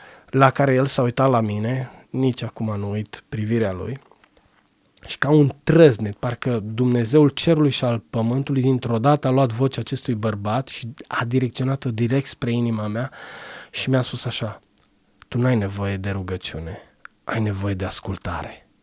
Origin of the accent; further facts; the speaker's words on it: Brașov, Brașov County, Romania; În Brașov, bineînțeles, că eu sunt brașovean, 100%.